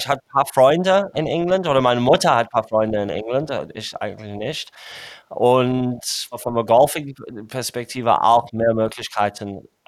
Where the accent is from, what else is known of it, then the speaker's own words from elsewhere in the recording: Zimbabwe; German is a second language; Und ich bin dann in Zimbabwe aufgewachsen, in Afrika.